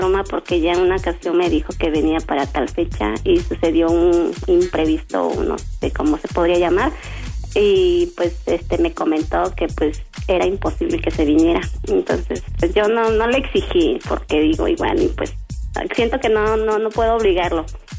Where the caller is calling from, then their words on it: Tlapa, Guerrero, Mexico; Sí, de Tlapa.